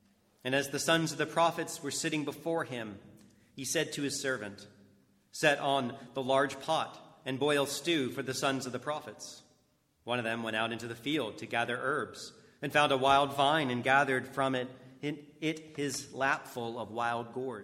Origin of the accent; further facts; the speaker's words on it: United States; And since I'm an American, I'll use an American a place to get to Alaska.